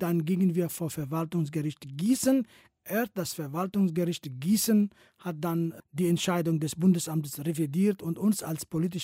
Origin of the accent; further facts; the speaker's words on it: Moscow, Russia; German is a second language; also born or lived in Syria; now in Germany; ich bin in einer Diktatur in Syrien geboren, in einer zweiten Diktatur in Moskau aufgewachsen.